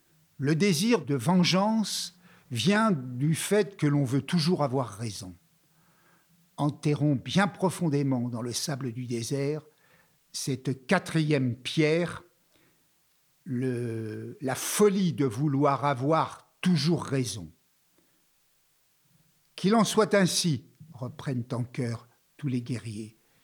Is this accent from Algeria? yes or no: yes; Algeria; Chez nous, en Algérie, les anciens ont l'habitude de raconter ce conte aux enfants